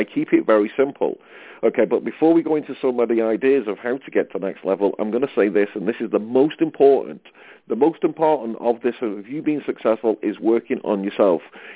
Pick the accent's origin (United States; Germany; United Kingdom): United Kingdom; I'm a Brit, so I'm going to promote Britain